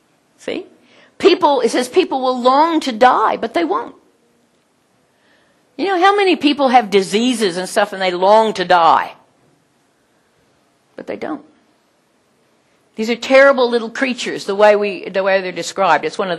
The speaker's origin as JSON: {"language": "English", "region": "Midwest", "country": "United States", "tie": "born or raised there", "moved": "as an adult", "lives_now": "Canberra, Australia", "said": "that's the year I moved to Canberra, 40 tornadoes swept through the Midwest. Now, I grew up in the Midwest, so Oklahoma was a land of tornadoes."}